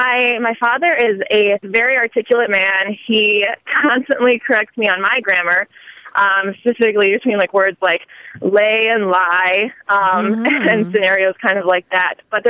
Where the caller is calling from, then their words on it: Minneapolis, Minnesota, United States; I'm calling from Minneapolis.